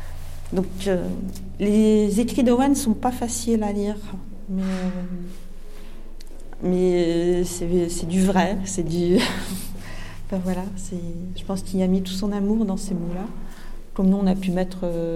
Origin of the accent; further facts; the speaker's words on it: Hauts-de-France, France; now in Cambrai, France; Sinon, je suis du Valenciennois. Voilà, mais je suis quelqu'un du Nord, en fait.